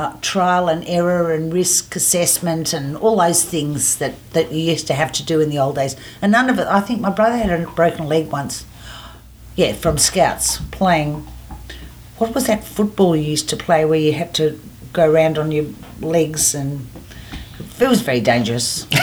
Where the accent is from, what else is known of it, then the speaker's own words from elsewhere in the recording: Melbourne, Victoria, Australia; in 1957 in, I think it was the Box Hill Hospital, it might have been the Mercy. So yes, I'm an Aussie, born in Melbourne.